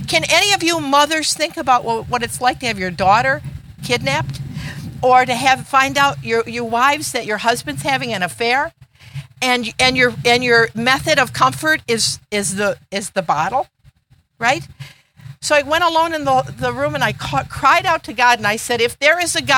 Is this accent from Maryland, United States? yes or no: no; Detroit, Michigan, United States; I come from Detroit on the other side of the Midwest, and I came from an Italian background